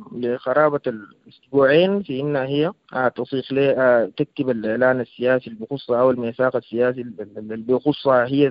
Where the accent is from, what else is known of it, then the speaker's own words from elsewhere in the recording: Sudan; يعكس التنوع والتعدد بتاعنا احنا كسودانيين